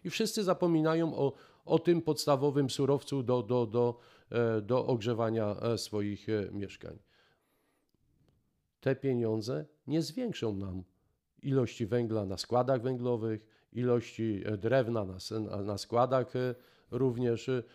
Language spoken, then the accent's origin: Polish; Silesian Voivodeship, Poland; Kolejny raz jesteśmy sortowani jako Ślązacy